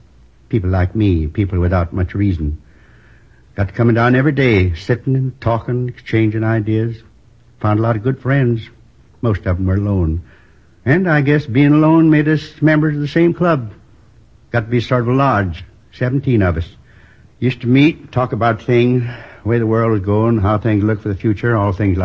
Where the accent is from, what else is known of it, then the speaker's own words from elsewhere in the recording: Midwest, United States; I was born in the Middle West. Tiny little town. You probably never heard of it. Isn't on most of the map. Went to school there through the eighth grade.